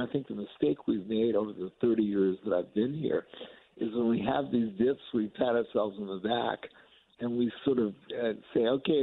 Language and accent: English; New York, United States; I'm from New York. We play stickball.